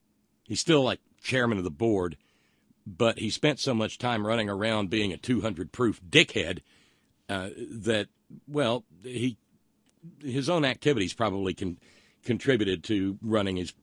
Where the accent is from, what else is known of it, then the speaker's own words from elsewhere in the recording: West Virginia, United States; You know, oddly enough, I come from West Virginia more than Joe Manchin comes from West Virginia.